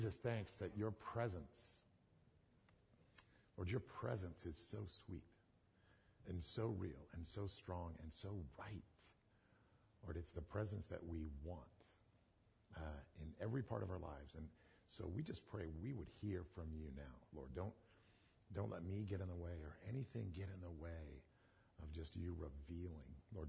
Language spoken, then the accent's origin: English; Arizona, United States; I grew up out here in Arizona, and I would tell you that I'm a bit of a hot sauce connoisseur.